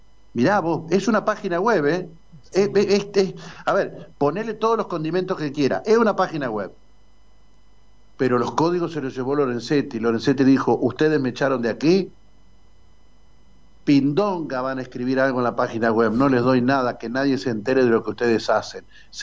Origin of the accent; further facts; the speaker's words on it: Argentina; una demostración de lo que, en definitiva, somos los argentinos